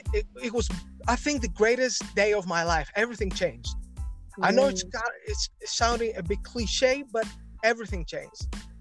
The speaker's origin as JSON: {"language": "English", "country": "Greece", "said": "I'm from Greece. I'm almost 20 years old."}